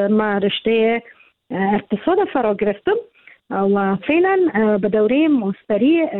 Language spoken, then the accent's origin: Persian; Kabul, Afghanistan; متولد کابل هستم. در کابل زاده شدیم، در کابل کلان شدیم، درس خواندیم که دوره متوسطه و ابتدایی خود متوسطه نسوان گذرگاه بوده، چون نزدیک خانه بود.